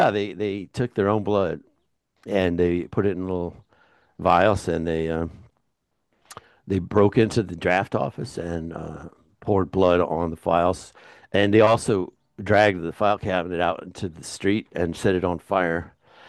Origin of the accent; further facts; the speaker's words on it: Washington, District of Columbia, United States; Yeah, I grew up on the East Coast.